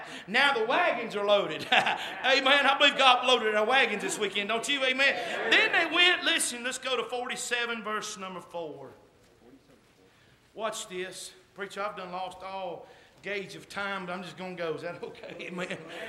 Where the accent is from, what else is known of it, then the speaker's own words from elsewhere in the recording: North Carolina, United States; because I'm from North Carolina.